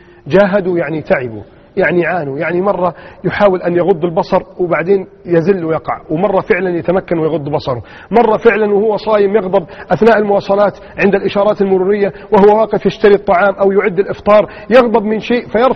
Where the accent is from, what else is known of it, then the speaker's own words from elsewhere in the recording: Egypt; عندنا في مصر